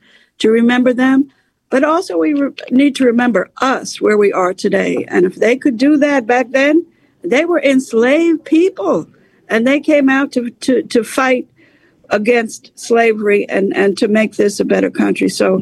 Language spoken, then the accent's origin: English; New Jersey, United States; born there; And actually, I was born in New Jersey, so I'm happy that Larry's coming.